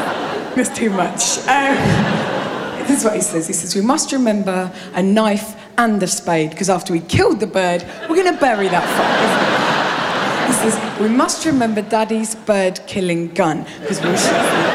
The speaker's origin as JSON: {"language": "English", "region": "London", "country": "United Kingdom", "said": "I'm from London and I bring much news of the old country."}